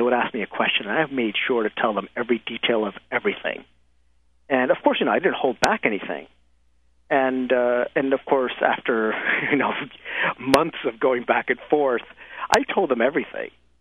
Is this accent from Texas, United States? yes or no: no; Brooklyn, New York, United States; also born or lived in Bangladesh; so I was born in Bangladesh, but I grew up in Brooklyn. I grew up in New York City, and I came here when I was like 7 years old.